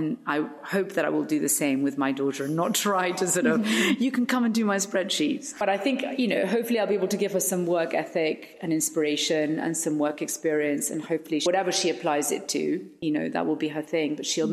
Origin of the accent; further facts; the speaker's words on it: Spain; when I was growing up in Spain and she had her own business